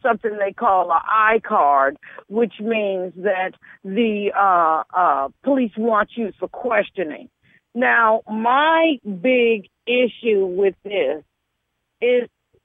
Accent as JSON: {"language": "English", "region": "California", "country": "United States", "said": "And yes, I am here from the Bay. I have never supported the Niners."}